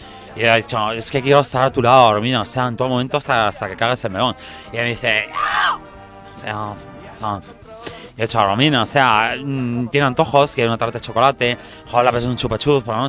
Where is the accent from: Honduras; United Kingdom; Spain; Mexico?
United Kingdom; England; Yo soy inglés, o sea, yo me considero inglés.